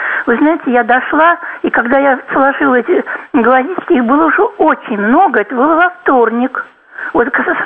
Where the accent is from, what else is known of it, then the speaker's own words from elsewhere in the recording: Moscow, Russia; я москвичка коренная, мне 77 лет.